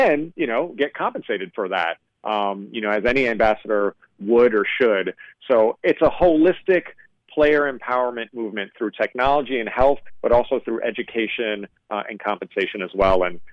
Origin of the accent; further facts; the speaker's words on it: New York, United States; So, you know, I grew up in New York.